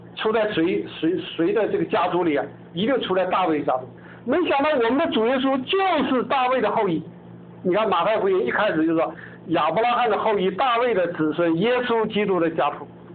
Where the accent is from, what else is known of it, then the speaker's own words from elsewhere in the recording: Shenyang, Liaoning, China; born there; 我呢是这个出生在中国大陆这个沈阳啊